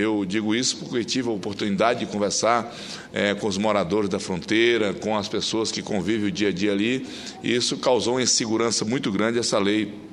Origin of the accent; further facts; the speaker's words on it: Acre, Brazil; Lá no meu estado, no estado do Acre